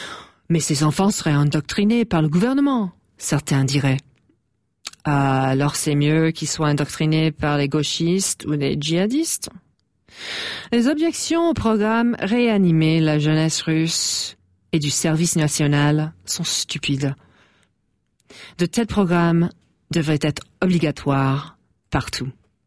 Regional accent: Coquitlam, British Columbia, Canada; French is a second language; ma ville natale canadienne, la ville de Coquitlam, une banlieue près de Vancouver en Colombie-Britannique. Lors des années 80, c'était agréable, poli, calme, respectueuse.

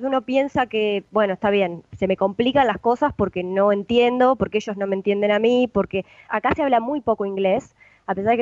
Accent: Chascomús, Buenos Aires Province, Argentina; Yo soy de Chascomús, ahí cerca de Buenos Aires, y siempre pensé que no había lugar en el mundo más húmedo que Chascomús

